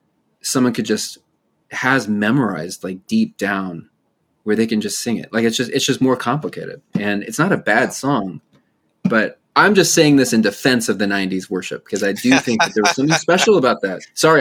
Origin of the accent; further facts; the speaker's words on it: California, United States; I grew up in Southern California.